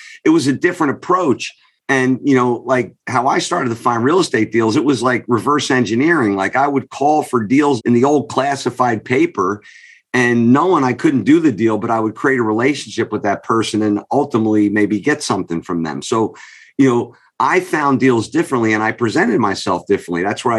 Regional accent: New York, United States; I joke with people, since I'm from New York, it's like the mafia.

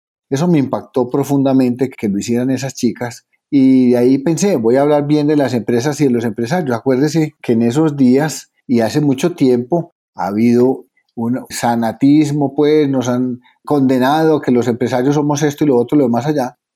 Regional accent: Medellín, Antioquia, Colombia; born there; Yo quiero decir que soy un colombiano, 100% fanático de mi país, de mi tierra, por supuesto, nacido en Medellín, paisa

